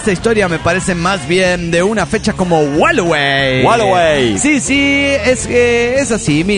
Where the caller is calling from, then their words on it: Rivera, Uruguay; de Rivero, Uruguay.